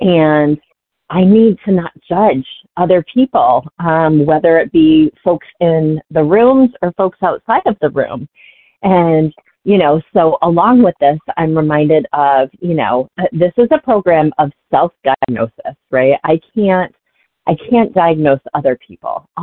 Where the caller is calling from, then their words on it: Massachusetts, United States; calling from Massachusetts.